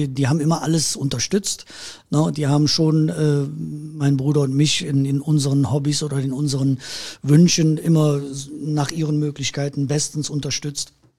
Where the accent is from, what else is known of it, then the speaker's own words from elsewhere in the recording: Erkelenz, North Rhine-Westphalia, Germany; Aber meine Heimat ist und bleibt Erkelenz.